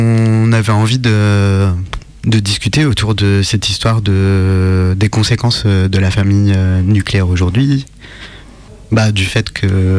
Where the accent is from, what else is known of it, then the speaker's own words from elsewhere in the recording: France; j'ai grandi en France dans un pays libéral et dans un cadre de famille nucléaire